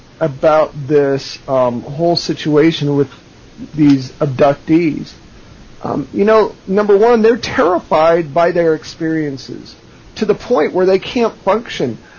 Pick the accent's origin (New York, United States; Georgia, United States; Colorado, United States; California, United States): Colorado, United States; Denver; I was born in Denver and, pretty much grew up in Denver, in Southwest Denver. I went to one of the toughest schools in the city.